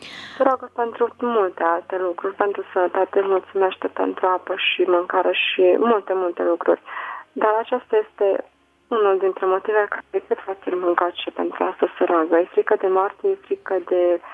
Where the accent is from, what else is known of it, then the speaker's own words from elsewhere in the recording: Transylvania, Romania; Nu, din păcate sunt din Ardeal.